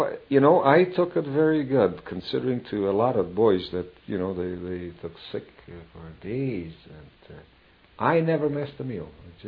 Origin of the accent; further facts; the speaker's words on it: Canada; Like we're all Canadian.